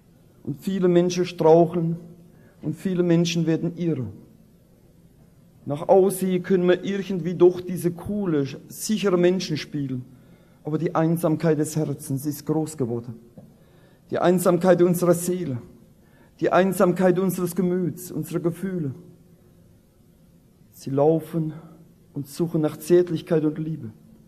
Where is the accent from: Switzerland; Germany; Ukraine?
Germany; Rhineland-Palatinate; Ich komme selbst aus der Pfalz und habe Probleme mit meinem Dialekt